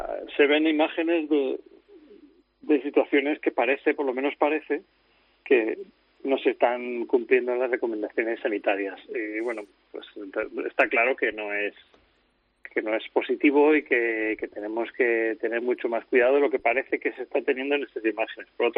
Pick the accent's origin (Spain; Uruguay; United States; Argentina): Spain; Madrid, Community of Madrid; aunque soy de Madrid, pero me gusta mucho el agua